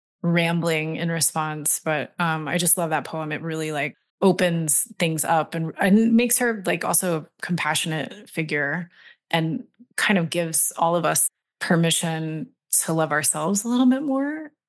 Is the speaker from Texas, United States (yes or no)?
yes; Texas, United States; Like that La Llorona was not, you know, part of my culture as a white kid, but growing up in Texas, like there's lots of proximity.